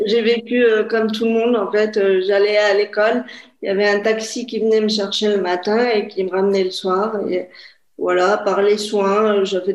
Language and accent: French; Lyon, Auvergne-Rhône-Alpes, France; now in Grenoble, France; j'ai 35 ans. Je viens de Lyon, mais j'habite à Grenoble, parce que j'ai fait mes études à Grenoble. Et je suis restée à Grenoble. Et j'ai grandi sur Lyon. Et j'ai fait toute ma scolarité sur Lyon.